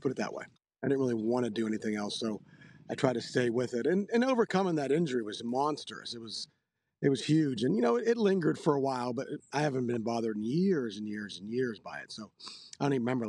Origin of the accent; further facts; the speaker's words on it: Greensburg, Pennsylvania, United States; I'm from Greensburg, PA, so it was kind of matched.